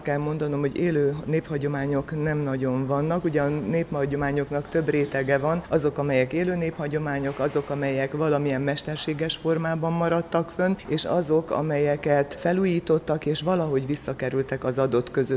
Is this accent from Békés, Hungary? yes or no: yes; Méhkerék, Békés, Hungary; Mékerék az én kedvelt szülőfalum, az egyetlen olyan román település, ahol hát az utóbbi évekig teljes egészében románok lakták.